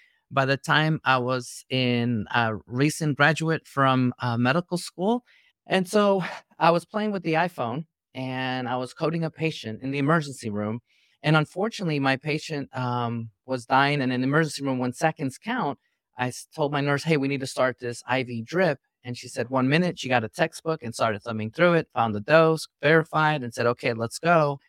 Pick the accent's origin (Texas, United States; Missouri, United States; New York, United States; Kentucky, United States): New York, United States; New York City; To give you a quick background, I come from New York City, real humble beginning, grew up in poverty